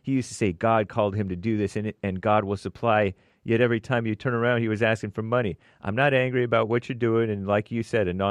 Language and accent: English; Buffalo, New York, United States; Zach, I'm from Buffalo, New York, and so many people in this city are miserable, rude, and just plain unhappy in life.